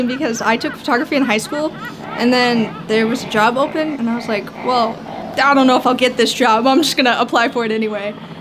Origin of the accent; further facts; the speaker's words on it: Springfield, United States; Yeah, I grew up here. I grew up in Springfield. Both my parents work at schools here. So I've been here my whole life.